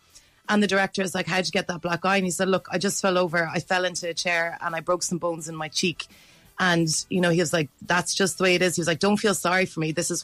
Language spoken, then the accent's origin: English; Ireland; we're also Irish.